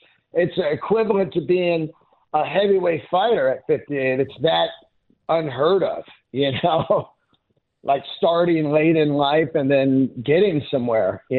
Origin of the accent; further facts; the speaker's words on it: San Francisco, California, United States; Well, I grew up in San Francisco.